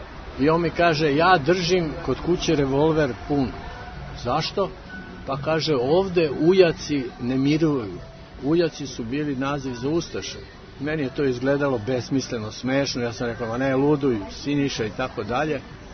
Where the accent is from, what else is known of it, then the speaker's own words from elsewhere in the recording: Belgrade, Serbia; I on kaže, po naglasku, vi ste iz Beograda. Ja kažem, jeste, ja sam iz Beograda. Pa kaže, vi ste Srbin. Ja kažem, jeste, ja sam Srbin.